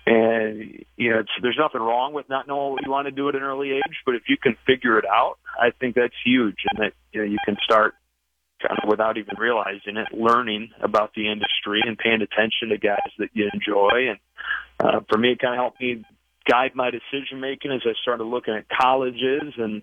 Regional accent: Michigan, United States; I grew up in Michigan as a diehard Cubs fan. So I grew up going to games at Wrigley

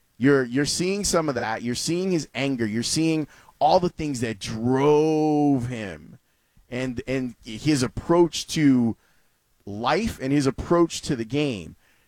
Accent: Chicago, Illinois, United States; But growing up in Roseland, like, we used to pitch pennies all the time.

